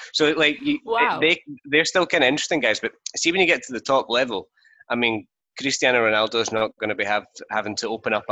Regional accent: Scotland, United Kingdom; moved away as an adult; now in Spain; Scotland. And I was born there. I lived there until I was 21, 22, something like that. So that's where my accent's from. But I've been living in Spain for the last 4 years.

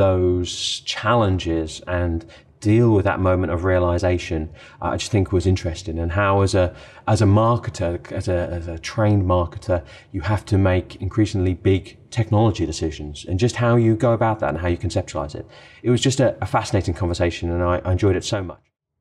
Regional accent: United Kingdom; as someone growing up in Britain

